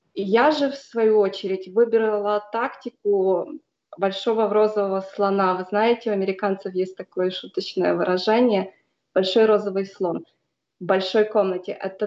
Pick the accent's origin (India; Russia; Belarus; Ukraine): Ukraine; Ternopil, Ternopil Oblast; moved away as an adult; now in United States; Я родом из Украины, город Тернополь. Я там родилась, выросла в 2003 году, мне было 24 года, я уехала в США вслед за мужем и его семьей. И с тех пор я живу и работаю здесь.